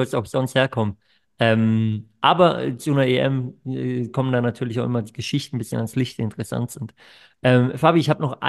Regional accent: Germany; als Deutscher

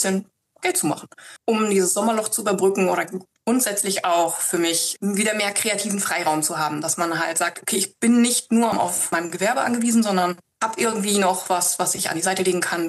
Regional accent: North Rhine-Westphalia, Germany; Ich bin 41, ich komme aus dem Sauerland

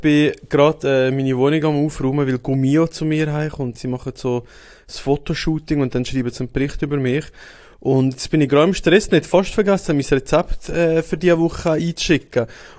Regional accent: Switzerland; wie ich es jetzt als Schweizer würde nennen.

